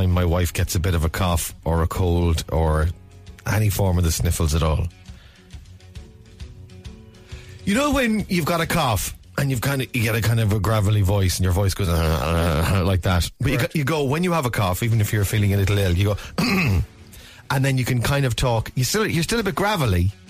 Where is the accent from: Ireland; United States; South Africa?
Ireland; Connacht; Because we were raised in Connacht.